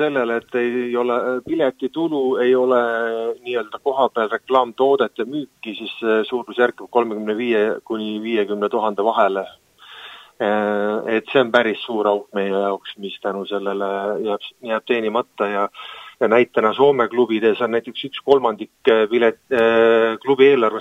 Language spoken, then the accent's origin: Estonian; Saare County, Estonia; born or raised there